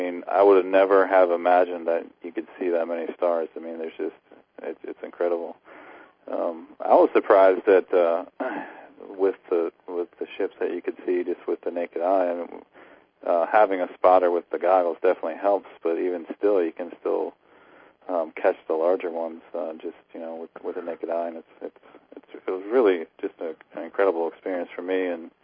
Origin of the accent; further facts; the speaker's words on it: East Coast, United States; I'm from the East Coast. I came out from Maryland.